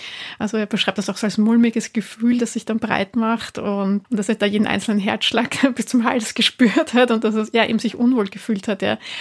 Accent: Austria; bei uns in Österreich ist das ja sowieso mit den AKWs.

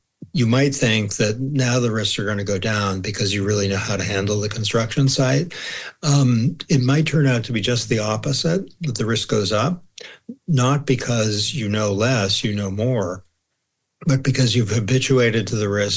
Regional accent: United States; As you can tell from my barbaric accent, I'm American.

